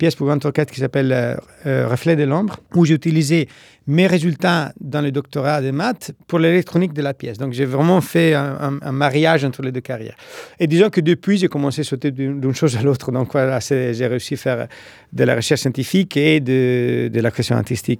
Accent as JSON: {"language": "French", "country": "Italy", "second_language": "French", "lives_now": "Paris, France", "said": "je suis compositeur et mathématicien, je suis italien et je travaille en ce moment à l'IRCAM de Paris."}